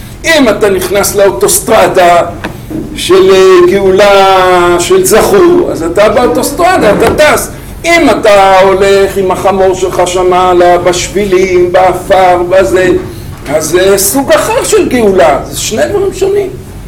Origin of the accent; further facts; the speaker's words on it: Kfar Pines, Haifa District, Israel; אני קצת יש לי ניסיון בחמורים, ילדותי גדלתי בכפר פינס